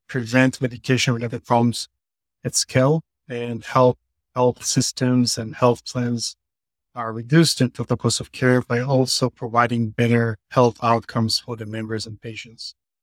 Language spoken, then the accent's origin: English; Israel; now in New Jersey, United States; Originally from Israel.